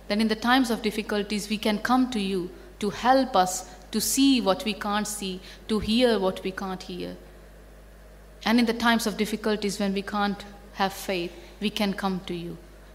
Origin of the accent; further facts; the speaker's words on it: India; moved away as an adult; When I came from India, you know, God called me.